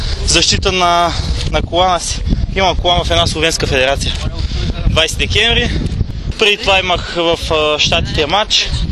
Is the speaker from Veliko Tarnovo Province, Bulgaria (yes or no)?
yes; Zlataritsa, Veliko Tarnovo Province, Bulgaria; Един път съм го вадил в моя роден град в Златарица.